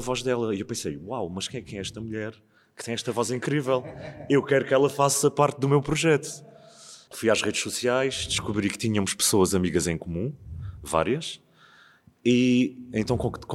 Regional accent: Alentejo, Portugal; Eu, como bom alentejano

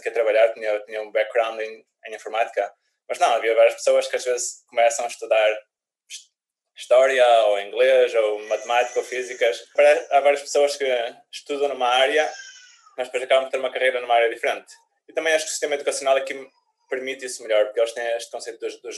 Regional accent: North, Portugal; accent: Northern Portuguese; Eu já estou aqui há 15 anos, como podem ver, ainda tenho o sotaque do Norte, como deve ser

